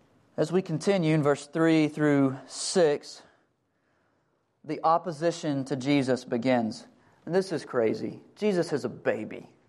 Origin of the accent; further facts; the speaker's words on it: Texas, United States; I'm from East Texas. This is a very strange place. We even have our own language and customs.